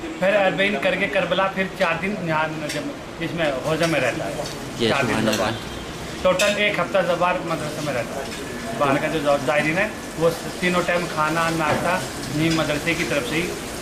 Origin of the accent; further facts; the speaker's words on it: Gangeru, Uttar Pradesh, India; U P سے, district Muzaffar Nagar